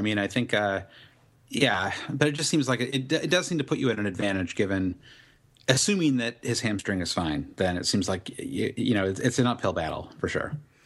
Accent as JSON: {"language": "English", "country": "United States", "said": "as an American, obviously we don't have the morning to keep tinkering."}